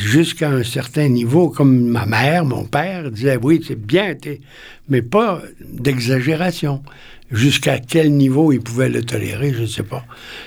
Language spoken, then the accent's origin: French; Magog, Quebec, Canada; quand j'étais jeune, à Magog, où je suis né, en 1929, je connaissais pas ça, la brosse à dents, puis la pâte à dents.